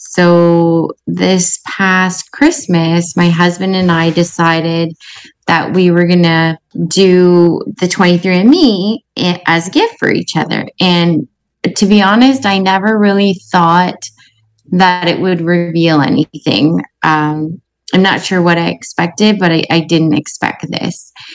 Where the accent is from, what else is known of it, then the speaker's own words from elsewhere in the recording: Erin, Ontario, Canada; I am 40 and I am from Erin, Ontario, Canada.